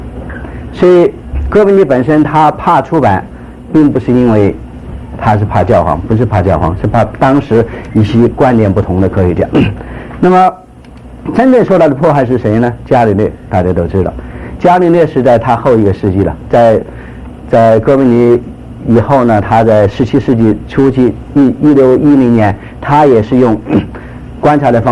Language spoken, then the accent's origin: Chinese; China; 因为我是从大陆来的，